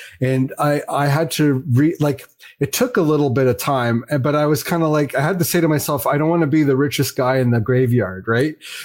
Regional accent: Canada; also born or lived in Fiji; we came to Canada in 1978 with nothing, right? So like, from it's where? Not like, well, I was born in Fiji, the Fiji Islands.

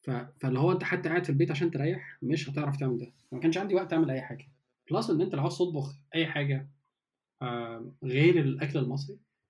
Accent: Egypt; also born or lived in Germany; بتجيب بيف بيكن زي اللي عندنا في مصر

